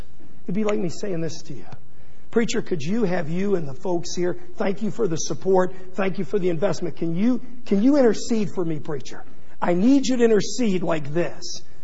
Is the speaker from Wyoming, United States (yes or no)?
no; Ridgeville, Ohio, United States; I grew up here in Ridgeville. I played in that stadium over there many times.